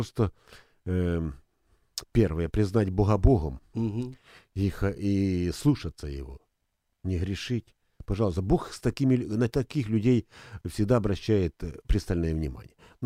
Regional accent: Ukraine; Ну, честно говоря, я украинец.

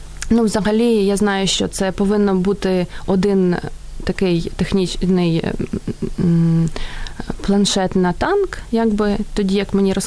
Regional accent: Cherkasy, Cherkasy Oblast, Ukraine; moved away as an adult; now in Germany; Я сама родом з Черкас, там народилася, ходила в школу, здобувала першу освіту, да, економічну. Потрапила я в Німеччину дуже так, я взагалі не планувала.

